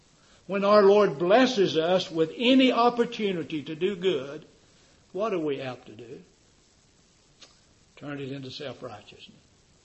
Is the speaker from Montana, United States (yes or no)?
no; Tennessee, United States; I was raised down in Tennessee. We bought one pair of shoes a year that I remember.